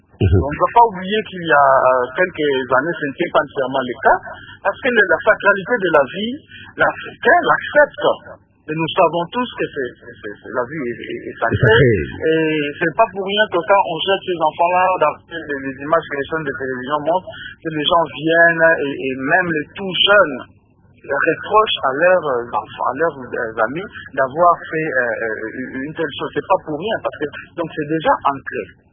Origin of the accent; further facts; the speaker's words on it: DR Congo; ici chez nous en RDC